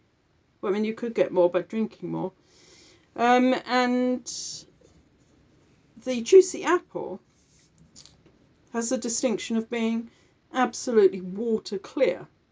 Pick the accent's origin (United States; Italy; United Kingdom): United Kingdom; I'm British whether I want to be or not.